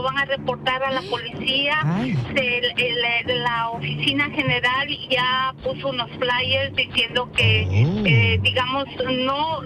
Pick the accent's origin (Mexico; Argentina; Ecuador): Ecuador; Que quizás soy ecuatoriana, soy buena gente y encima soy bonita.